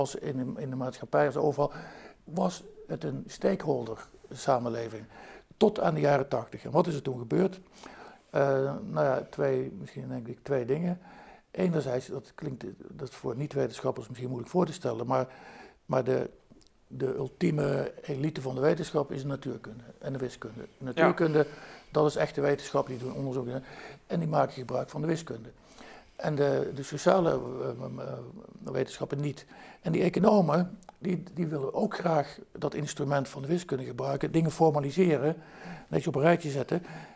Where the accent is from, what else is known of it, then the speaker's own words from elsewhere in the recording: Eindhoven, North Brabant, Netherlands; Kijk, ik kom uit Eindhoven.